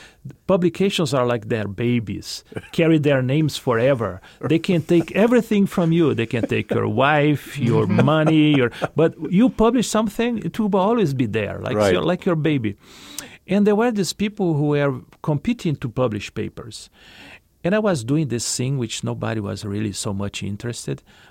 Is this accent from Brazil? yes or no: no; Cologne, North Rhine-Westphalia, Germany; I'm from Cologne.